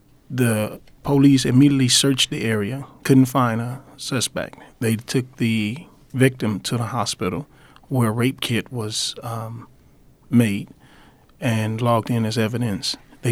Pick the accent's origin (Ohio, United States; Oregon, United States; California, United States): California, United States; Los Angeles; In fact, I was born and raised here in South Central Los Angeles.